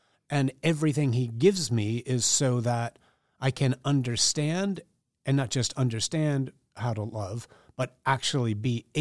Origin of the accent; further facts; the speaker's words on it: United States; like, as an American, I don't have a love relationship with laws.